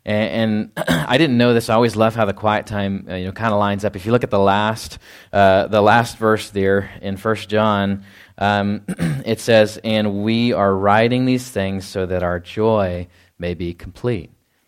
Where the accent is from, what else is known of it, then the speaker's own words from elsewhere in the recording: Texas, United States; growing up in Texas, like, you can go, and get ice cream any time of the year, right?